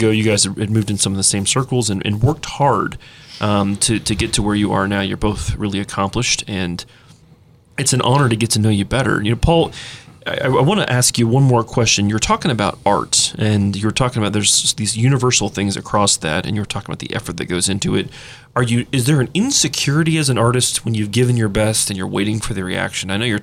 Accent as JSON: {"language": "English", "region": "Southern US", "country": "United States", "tie": "born or raised there", "said": "I grew up in the South, and my mom grew up in segregated schools in Alabama"}